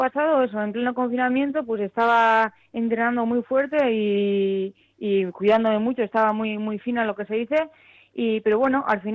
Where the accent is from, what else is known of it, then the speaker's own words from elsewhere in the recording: Bilbao, Basque Country, Spain; now in Zumaia, Spain; Yo hace unos años ya que vivo en Gipuzkoa, en Zumaia, pero bueno, yo soy de Bilbao